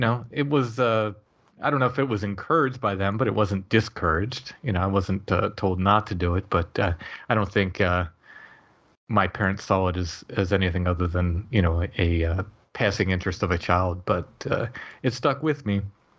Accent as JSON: {"language": "English", "region": "Maryland", "country": "United States", "tie": "born or raised there", "moved": "as an adult", "lives_now": "York County, United States", "said": "I grew up in Northern Maryland. But I had moved."}